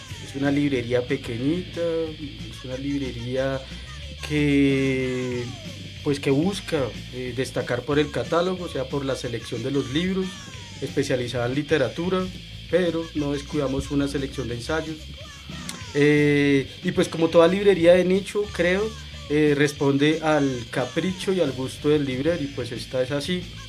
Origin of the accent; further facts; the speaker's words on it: Bogotá, Colombia; Sí, yo soy de Bogotá.